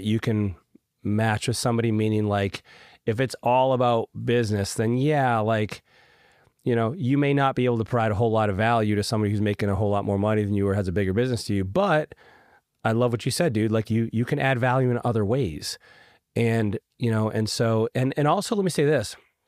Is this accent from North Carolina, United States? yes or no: yes; Raleigh, North Carolina, United States; We have an upcoming Business Builder Workshop in Raleigh, North Carolina, my hometown